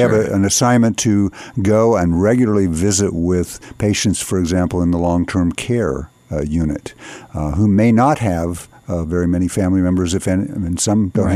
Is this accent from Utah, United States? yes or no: yes; Utah, United States; also born or lived in Colorado; I grew up in Utah, went to school in Colorado.